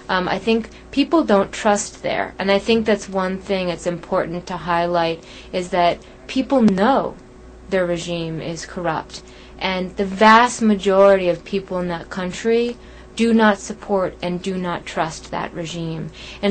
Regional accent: United States; these people seem to be more infatuated with America than I am as an American.

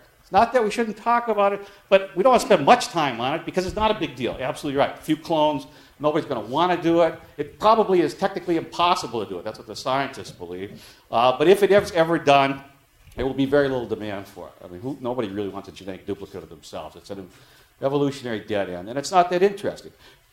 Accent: United States; we being the average people growing up in the United States, we were very naive about where the future of science was going in the 60s and 70s.

